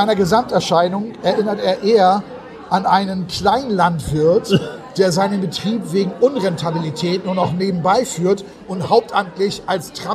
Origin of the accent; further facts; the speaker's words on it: Switzerland; was ist bei uns im Land eigentlich los, dass solche Menschen hier bei uns in der Schweiz damit so losfliegen können.